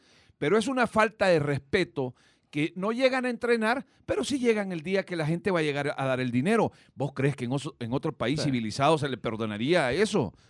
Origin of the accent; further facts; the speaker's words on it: El Salvador; porque yo soy salvadoreño.